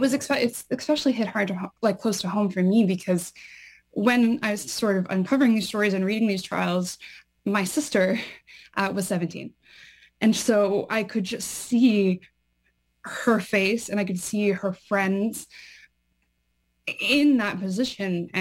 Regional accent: Newfoundland and Labrador, Canada; because I'm a Newfoundlander

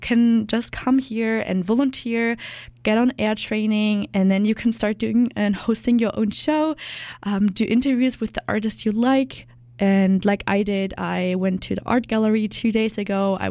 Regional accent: Germany; English is a second language; I'm from Germany and I'm the German intern here since 1st of November.

